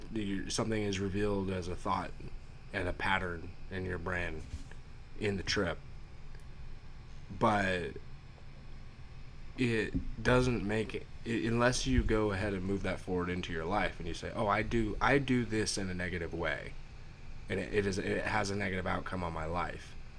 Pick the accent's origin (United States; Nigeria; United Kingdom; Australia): United States; Sacramento, California; My hometown team is the Sacramento Kings, baby.